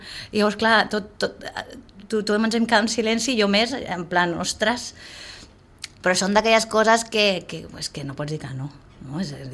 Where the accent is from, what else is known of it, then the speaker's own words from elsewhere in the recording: Sitges, Catalonia, Spain; em coneixeu i tal, soc de Sitges